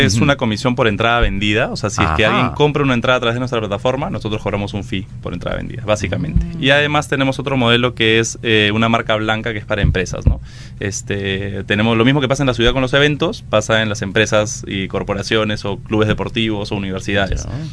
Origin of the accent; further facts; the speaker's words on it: Tacna, Peru; Porque yo soy de provincia, yo soy de Tacna.